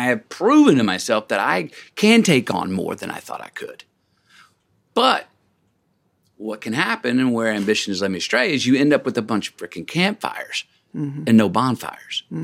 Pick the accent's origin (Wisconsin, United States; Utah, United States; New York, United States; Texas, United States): Texas, United States; Dallas; also born or lived in Longview, Texas; I grew up outside of Dallas.